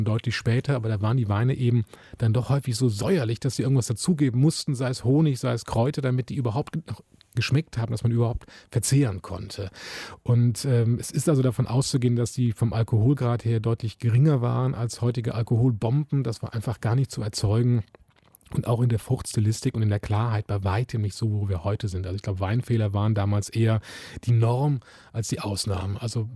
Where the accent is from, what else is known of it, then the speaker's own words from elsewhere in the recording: Cologne, North Rhine-Westphalia, Germany; ich bin gebürtiger Kölner und lebe vor den Toren der Stadt in einem kleinen Ort.